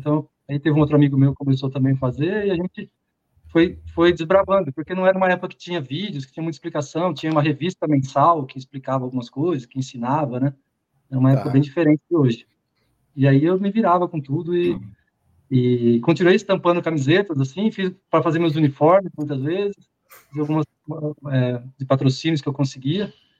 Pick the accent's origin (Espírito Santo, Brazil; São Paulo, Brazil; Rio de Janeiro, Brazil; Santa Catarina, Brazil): São Paulo, Brazil; Barra Bonita; born there; às vezes saía uma foto de capa do jornal da cidade que eu morava, de Barra Bonita, onde eu nasci.